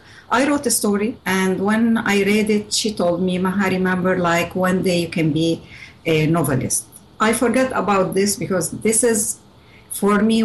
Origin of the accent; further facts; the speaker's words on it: Syria; English is a second language; moved away; I left Syria. The last time I was there, it is 81. And my hometown, I never went back to it.